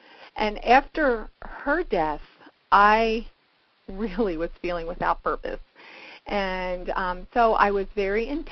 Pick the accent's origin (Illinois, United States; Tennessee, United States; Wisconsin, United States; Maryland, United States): Maryland, United States; Baltimore; she traveled to Baltimore, which is my hometown, and stayed with my husband and I for the weekend